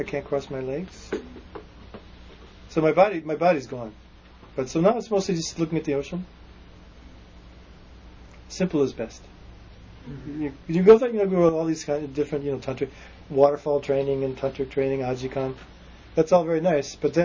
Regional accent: Chicago, Illinois, United States; I grew up in Chicago, and my father was Mayor Daley's stockbroker.

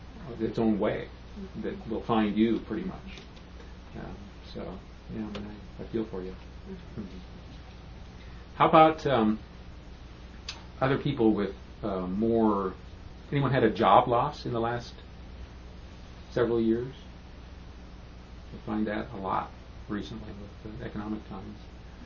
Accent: Petaluma, California, United States; Sonoma County, which is where we had grown up as kids. I grew up in Petaluma, so I'm very much of a local person.

